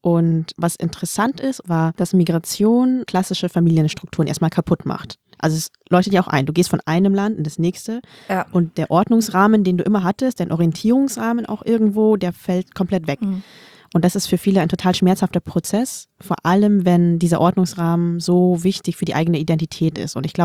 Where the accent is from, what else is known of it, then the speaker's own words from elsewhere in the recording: Vietnam; So voll No-Go, als Vietnamese das zu sagen.